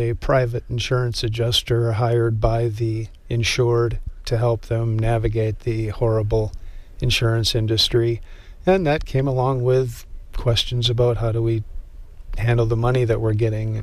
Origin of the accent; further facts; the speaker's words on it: Stoughton, Wisconsin, United States; Born and raised in Wisconsin. Little town outside of Madison called Stoughton. Went to the university, got a degree in physics. Wound up out west.